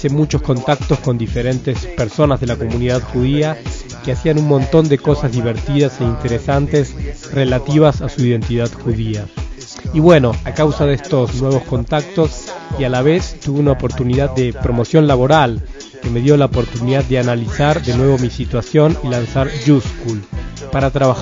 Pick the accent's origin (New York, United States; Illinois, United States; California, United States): New York, United States; now in Israel; Tengo 26 años, nací y me crié en Nueva York. Tuve una relación estrecha con mi judaísmo.